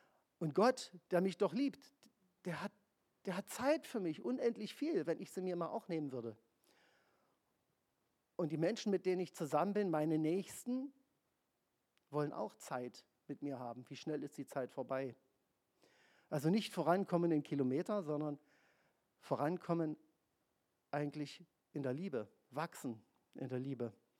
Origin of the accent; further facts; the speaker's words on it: East Germany, Germany; als Ostdeutscher kenne ich ja noch diesen Ausspruch von Egon Olsen.